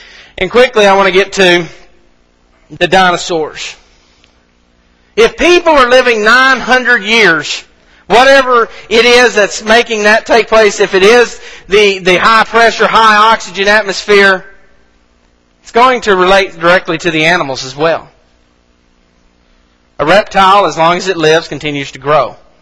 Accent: Mississippi, United States; I'm going to count on my fingers here because I'm from Mississippi

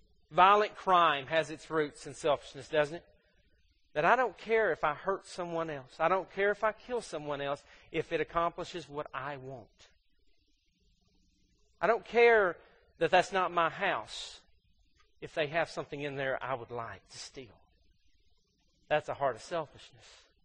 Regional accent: Mississippi, United States; I'm from Mississippi. That makes perfect sense.

